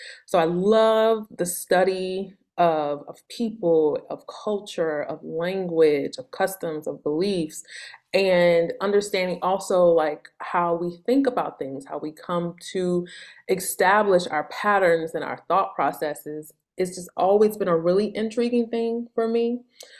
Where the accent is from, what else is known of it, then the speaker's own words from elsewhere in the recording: St. Louis, Missouri, United States; I grew up in St. Louis in the Midwest.